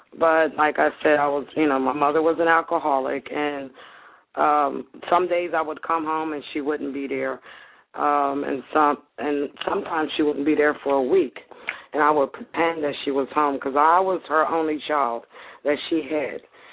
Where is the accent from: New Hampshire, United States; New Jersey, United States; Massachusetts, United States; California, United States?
New Jersey, United States; I was born and raised in Jersey, New Jersey. Some people down south would call me a Yankee